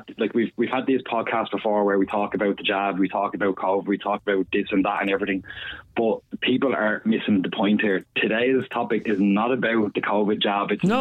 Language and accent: English; Bray, County Wicklow, Ireland; I'm from Bray myself, so